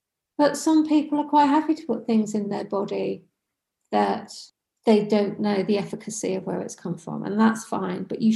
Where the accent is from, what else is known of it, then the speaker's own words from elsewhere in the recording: Banbury, South East England, United Kingdom; Now, I'm from Banbury in Oxfordshire.